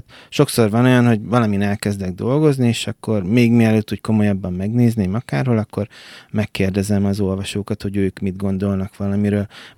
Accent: Debrecen, Hajdú-Bihar, Hungary; ugye én debreceni vagyok

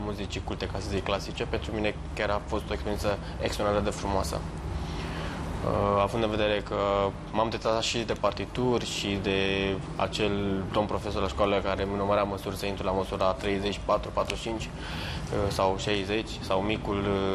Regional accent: Romania; o coloratură a sângelui nostru de țigani, așa ne numim și așa suntem tradițional, venim din România

